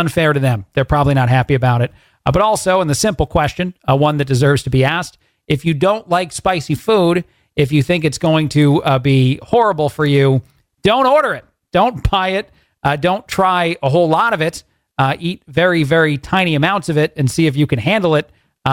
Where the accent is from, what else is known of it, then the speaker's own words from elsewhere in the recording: New Jersey, United States; My favorite baseball team since I was a little kid growing up in Jersey